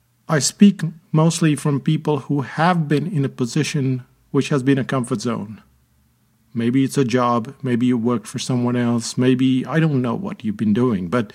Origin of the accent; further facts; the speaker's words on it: India; English is a second language; now in New Zealand; I moved to New Zealand in the year 2000. I didn't know anyone here. I moved from India and I had no choice.